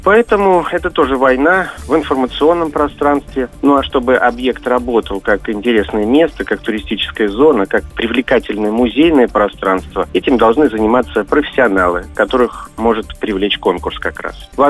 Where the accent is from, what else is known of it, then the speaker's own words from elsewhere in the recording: Kursk, Kursk Oblast, Russia; Мне, как коренному курянину, не нравится, когда жители города начинают сравнивать наш город с нашими соседями